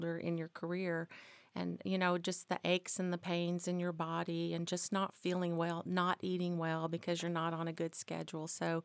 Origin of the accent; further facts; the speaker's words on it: Arkansas, United States; So, but yeah, so I grew up in Arkansas, so one of the reasons I'm here at SkyTerra, it reminds me a lot of home.